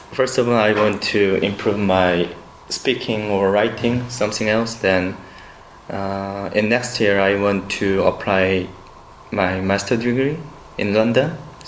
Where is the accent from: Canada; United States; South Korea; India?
South Korea; English is a second language; I'm from Korea. I already graduated from university. My major was archaeology and Buddhism.